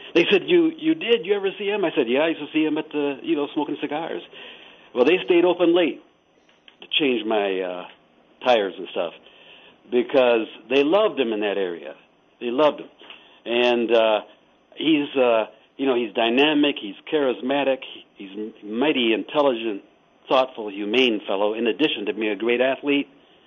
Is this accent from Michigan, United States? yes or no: yes; Ann Arbor, Michigan, United States; and I said, you know, I'm from Ann Arbor